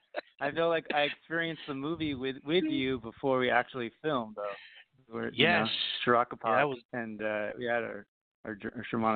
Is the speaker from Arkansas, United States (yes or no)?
no; California, United States; now in New York City, United States; I live in City Island. The Bronx. I'm originally from California. I went to school out there, Walt Disney School for Animation